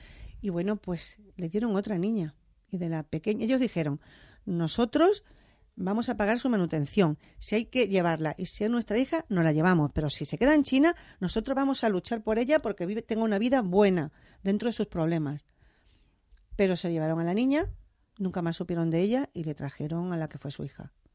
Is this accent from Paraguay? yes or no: no; Andalusia, Spain; accent: Andalusian; porque de vez en cuando me sale mi deje, pero creo que es más respetuoso